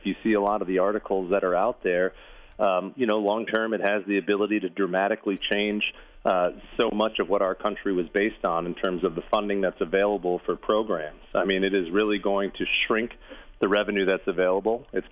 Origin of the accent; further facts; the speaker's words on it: Wisconsin, United States; We make things in Wisconsin. I'm from Northeast Wisconsin